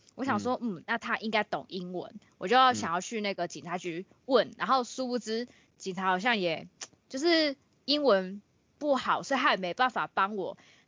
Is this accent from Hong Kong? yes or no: no; Taiwan; 因为我们台湾人入境哈萨克要去、类似移民署的东西办一个，就是前在3天内要赶快办一个签证。